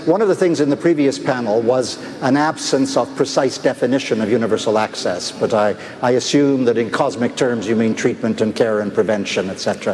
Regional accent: Canada; and I'm a Canadian

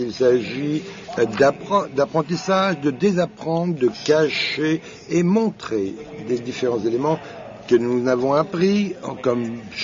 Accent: Kenya; je viens du Kenya

